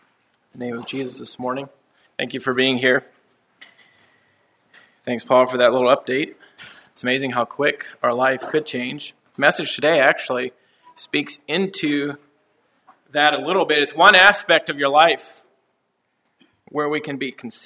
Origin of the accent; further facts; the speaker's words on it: Kenya; moved away; It's interesting, I grew up in Kenya, we heard a lot of messages on giving in a place that was very poor